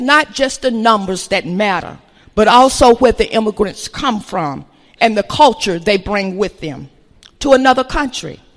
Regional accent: United States; I am ADOS, American Descendants of Slaves. I am a Black American, and I am an American.

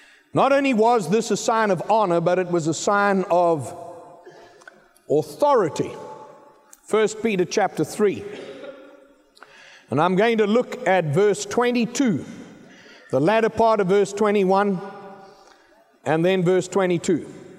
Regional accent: South Africa; I grew up in Africa amongst the Zulu people.

